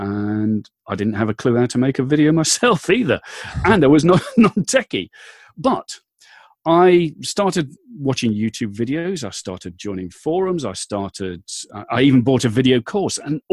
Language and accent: English; Midlands, United Kingdom; moved away; No, I'm from originally from the Midlands in the UK, but I moved south some time ago. A county called West Sussex on the south coast of England.